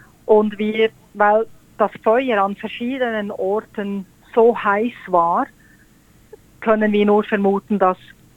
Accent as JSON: {"language": "German", "region": "Bern", "country": "Switzerland", "tie": "born or raised there", "moved": "as an adult", "lives_now": "Port Macquarie, Australia", "said": "Ich bin in Bern geboren und in Bern groß geworden, ja."}